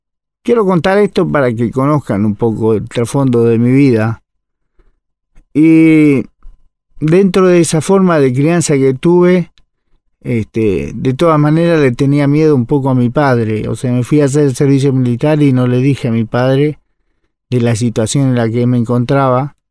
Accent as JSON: {"language": "Spanish", "region": "Buenos Aires", "country": "Argentina", "tie": "born or raised there", "moved": "yes", "lives_now": "Paysandú, Uruguay", "said": "vivo en Paysandú, República Oriental del Uruguay, pero no siempre. Nací en Argentina, me crié en Buenos Aires, tuve una infancia relativamente buena."}